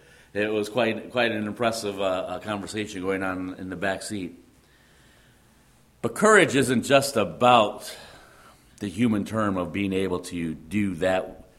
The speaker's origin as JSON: {"language": "English", "town": "Chicago", "region": "Illinois", "country": "United States", "tie": "born or raised there", "said": "when I grew up in the Chicago area, there's a mentality in the Chicago area that is very different than it is here."}